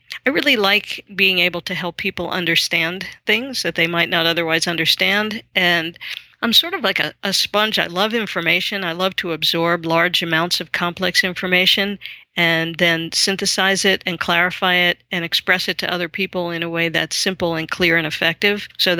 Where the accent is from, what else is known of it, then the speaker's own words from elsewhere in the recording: Long Island, New York, United States; also born or lived in Brooklyn; I was born into a multi-generational situation, a brick tenement in Brooklyn where we lived four generations together. That was great. Very close family and moved out to Long Island and had sort of a suburban upbringing